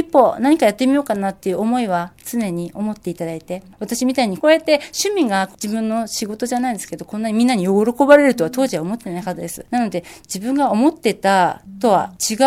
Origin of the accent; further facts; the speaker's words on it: Kugenuma, Kanagawa, Japan; はい、私の地元なんですけども、公家沼海岸の商店街の皆さんですね。